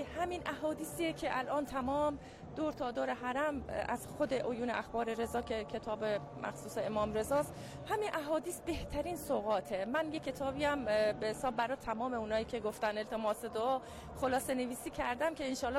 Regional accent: Ahvaz, Khuzestan, Iran; ما از اهواز اومدیم.

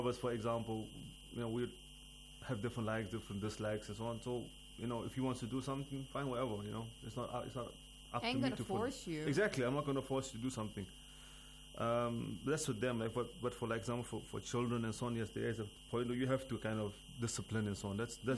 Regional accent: South Africa; I'm from South Africa.

